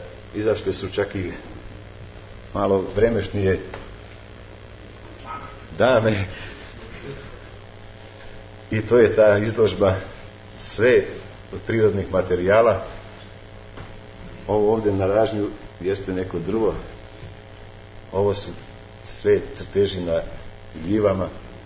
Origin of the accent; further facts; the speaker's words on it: Vojvodina, Serbia; znate kako kod nas u Vojvodini kažemo, pored Vršačkog brega, Fruške gore, najveće su bruda ludaje